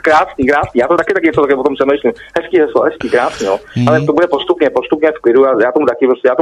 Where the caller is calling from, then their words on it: Prague, Czechia; Já jsem tady z Prahy 9